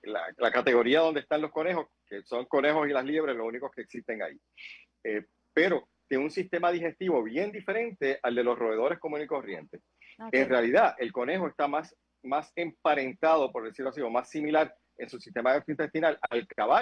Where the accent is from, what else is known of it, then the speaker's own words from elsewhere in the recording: Manatí, Puerto Rico; yo soy de Manatí